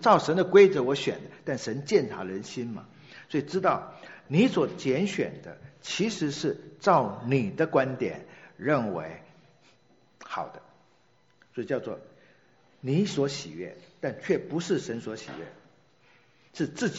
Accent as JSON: {"language": "Chinese", "country": "China", "said": "我们中国人叫这种人叫汉奸，这种人叫做犹奸，对不对？"}